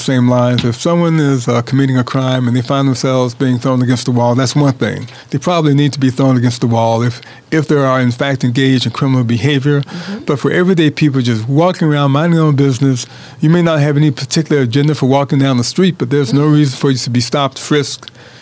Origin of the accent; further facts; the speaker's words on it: Chicago, Illinois, United States; I can tell you when I was growing up in Chicago, I was arrested several times just going home from work.